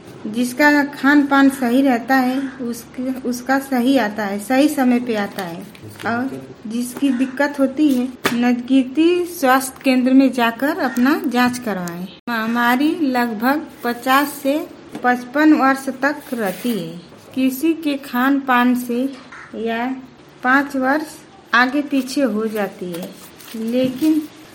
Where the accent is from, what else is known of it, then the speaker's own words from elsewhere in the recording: Ghazipur, Uttar Pradesh, India; मैं गाजीपुर जनपद की रहने वाली हूँ। मेरी उम्र है 28 वर्ष, पिन कोड 27-52-02।